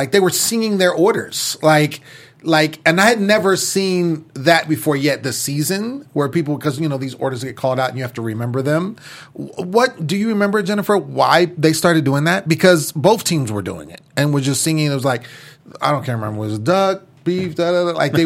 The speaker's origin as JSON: {"language": "English", "region": "California", "country": "United States", "said": "And, you know, I'm from Northern California, so we all know who"}